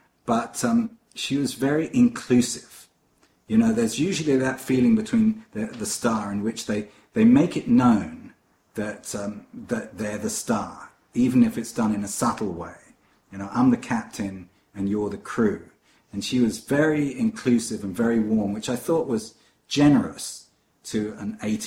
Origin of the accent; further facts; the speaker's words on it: London, United Kingdom; accent: North London; I know they were a little concerned about my accent because I was a little too North London and I had to sort of plumb it up a bit